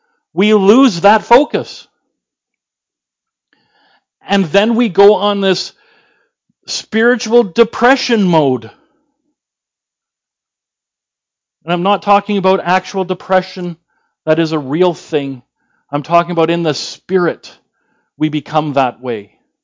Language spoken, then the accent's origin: English; Canada; because we are Canadian and we're reserved.